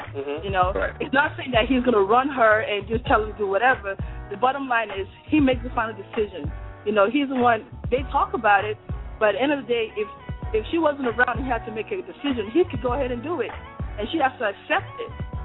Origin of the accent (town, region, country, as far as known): Nigeria